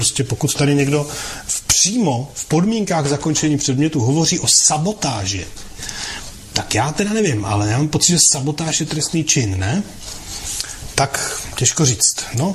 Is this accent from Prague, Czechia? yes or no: yes; Prague, Czechia; My, co jsme z Prahy, tak víme, že tady existuje i období, i území klimatické krize nebo klimatické nouze.